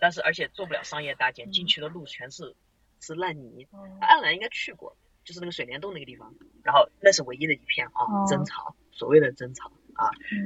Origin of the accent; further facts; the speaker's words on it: Hangzhou, Zhejiang, China; 我想点名批评一下我的家乡